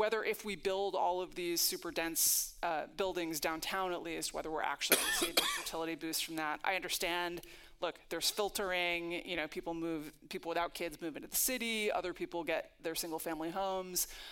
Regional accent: Manhattan, New York, United States; I grew up in Manhattan, and my mom had two kids because I grew up in Manhattan.

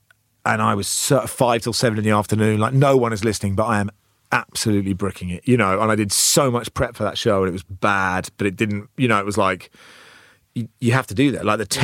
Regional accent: Cambridge, East of England, United Kingdom; So I grew up in Cambridge. I studied in Oxford.

